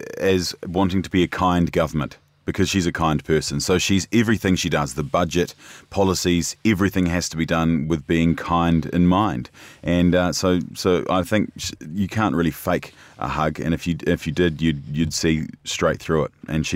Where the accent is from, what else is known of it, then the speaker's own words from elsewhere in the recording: New Zealand; But as a New Zealander watching from afar, and having worked with Jacinda Ardern for sort of 7 years, it's made me quite proud, actually.